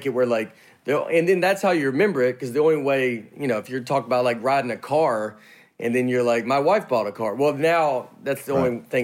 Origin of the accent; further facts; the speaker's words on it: the South, United States; So since I'm talk slower and I'm from the South and all this